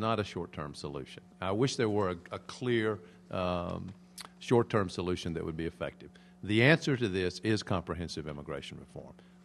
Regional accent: North Carolina, United States; The small town that I grew up in North Carolina, is now about half Latino, Hispanic.

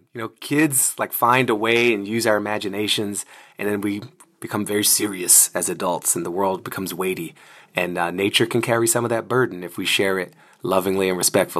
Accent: Washington, District of Columbia, United States; I grew up in Washington, D.C., very much in the city, but also very close to public parks.

